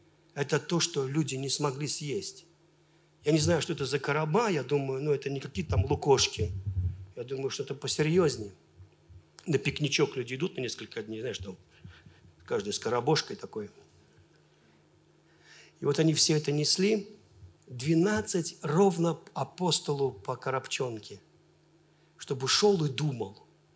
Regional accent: Velikiye Luki, Pskov Oblast, Russia; я из Великих Луг, вот Россия, вот это самое, не были богатыми, нечего и начинать

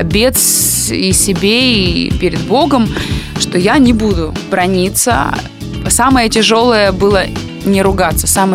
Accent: Dnipropetrovsk Oblast, Ukraine; moved away; Вы знаете, я же из Днепропетровской области.

